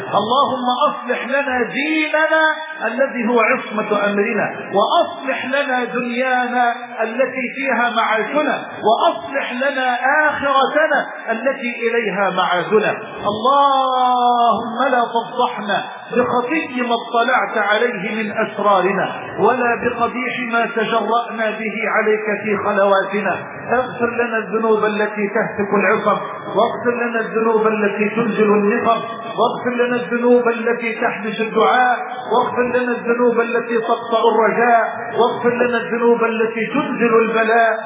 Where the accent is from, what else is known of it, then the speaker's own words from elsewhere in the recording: Egypt; واجعل بلدنا مصر أمنا أمانا، سخاء رخاء